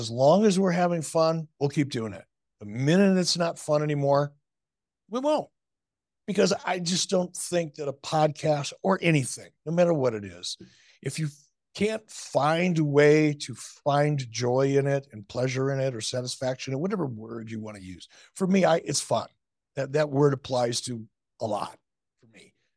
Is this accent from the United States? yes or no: yes; Detroit, Michigan, United States; I learned it as a kid growing up in Detroit.